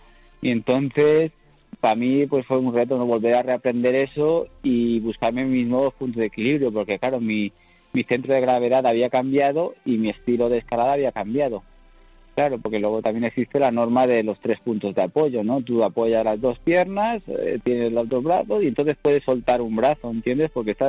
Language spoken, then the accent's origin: Spanish; India; born or raised there